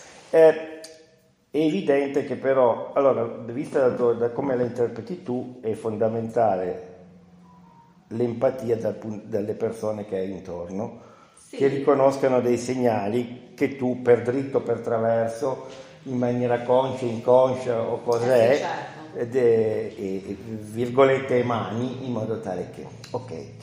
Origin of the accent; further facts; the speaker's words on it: Piedmont, Italy; in quanto anche piemontese